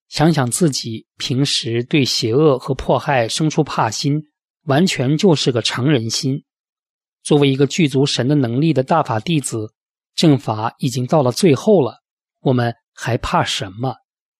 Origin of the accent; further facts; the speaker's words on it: China; 由于我从小在大陆长大